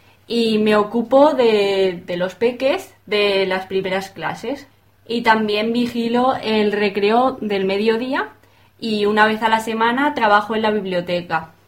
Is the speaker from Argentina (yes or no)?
no; Granada, Andalusia, Spain; De Granada, es una ciudad que está en Andalucía.